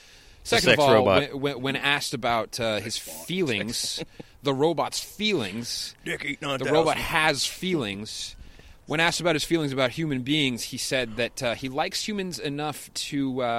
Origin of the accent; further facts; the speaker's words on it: Canada; politely because I'm Canadian. I do it very politely.